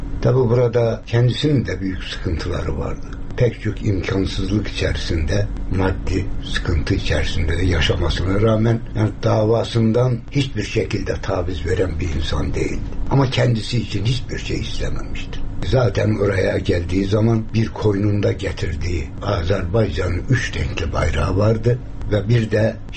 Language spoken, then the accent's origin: Turkish; Kars, Turkey; Ben Kars doğumluyum. İşte liseyi falan Kars'ta bitirdikten sonra üniversiteyi Ankara'da bitirdik.